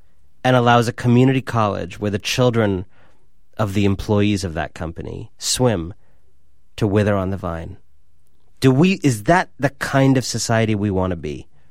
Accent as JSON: {"language": "English", "town": "Cleveland", "region": "Ohio", "country": "United States", "tie": "born or raised there", "also_born_or_lived": "France", "said": "I grew up in Cleveland, Ohio. My father called us the original Cleveland Indians. My parents are immigrants from India."}